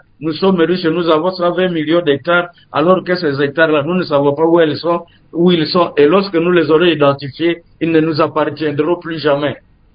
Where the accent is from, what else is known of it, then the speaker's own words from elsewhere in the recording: DR Congo; chez nous, en RDC